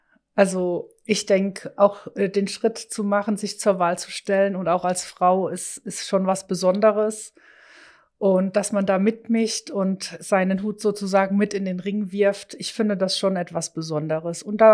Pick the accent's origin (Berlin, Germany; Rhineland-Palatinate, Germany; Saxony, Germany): Rhineland-Palatinate, Germany; Meisenheim; born there; Also geboren bin ich in Meisenheim, in der Nachbarverbandsgemeinde, zur Schule gegangen in Lauterecken